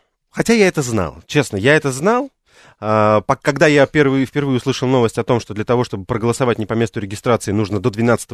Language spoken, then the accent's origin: Russian; Moscow, Russia; я же коренной москвич